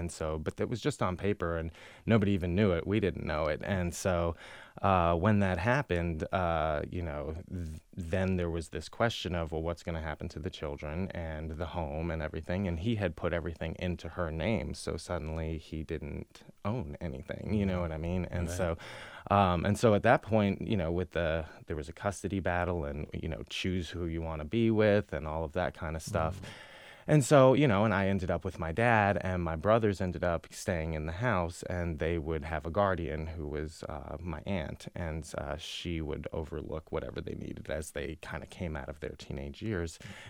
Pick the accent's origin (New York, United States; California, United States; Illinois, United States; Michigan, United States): New York, United States; Yeah, I'm originally from the Catskill Mountains of upstate New York, and I grew up there in the 80s and early 90s